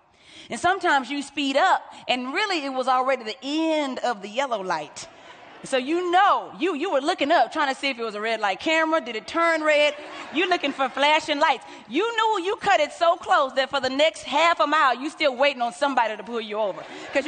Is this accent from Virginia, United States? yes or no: no; Texas, United States; Hold on now. I'm from Texas.